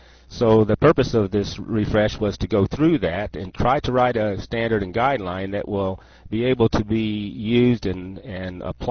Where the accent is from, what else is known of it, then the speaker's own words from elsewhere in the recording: Florida, United States; I am a public member of the U.S. Access Board, and I'm from Florida.